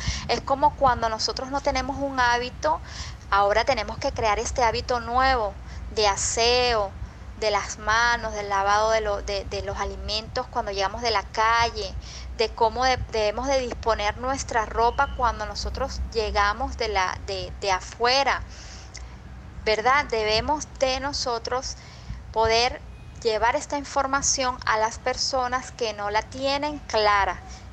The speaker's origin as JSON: {"language": "Spanish", "country": "Venezuela", "said": "soy médico venezolana"}